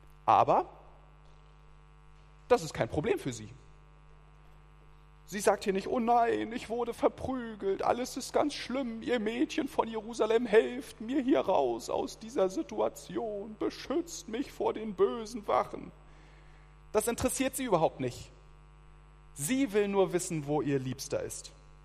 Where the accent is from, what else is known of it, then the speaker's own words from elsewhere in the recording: Mecklenburg-Vorpommern, Germany; Eine kleine Anekdote aus meinem Heimatland, Mecklenburg-Vorpommern.